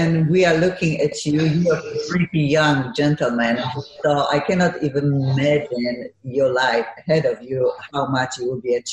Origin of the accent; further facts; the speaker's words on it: Poland; English is a second language; And I know that we as Polish people, we represent amazing power, culture power. We are well educated.